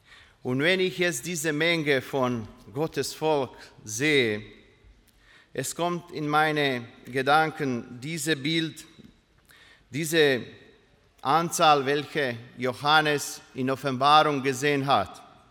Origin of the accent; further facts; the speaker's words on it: Dalmatia, Croatia; German is a second language; nach Dalmatien, nach meinem Heimatland. Dalmatien ist ja in Kroatien